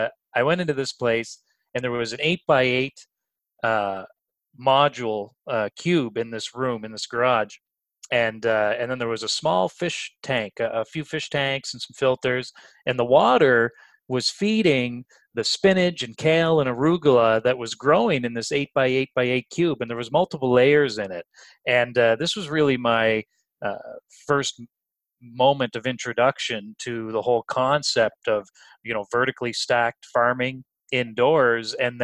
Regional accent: East Coast, United States; because I'm from the East Coast, I love fish by default.

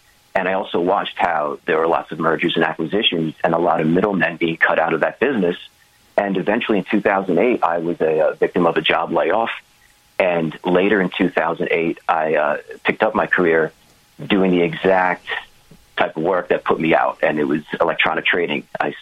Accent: Long Island, New York, United States; I grew up in Long Island, New York

